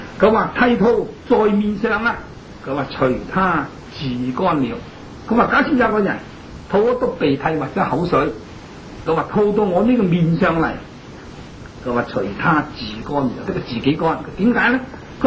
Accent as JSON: {"language": "Cantonese", "country": "China", "said": "我哋中国人造字啊好聪明"}